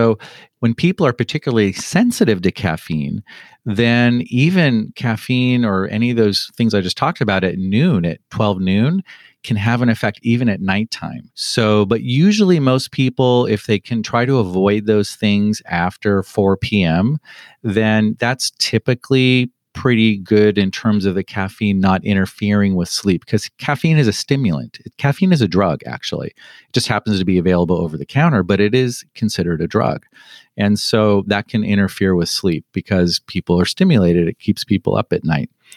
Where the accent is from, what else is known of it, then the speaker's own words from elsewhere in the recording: Los Angeles, California, United States; I'm from Los Angeles. I had never been to the East Coast like this. I'd never been to New England.